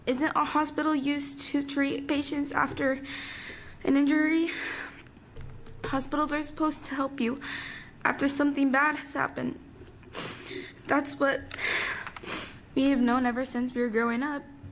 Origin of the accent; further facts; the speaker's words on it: Oregon, United States; I'm 13 years old, and I am from Curry County.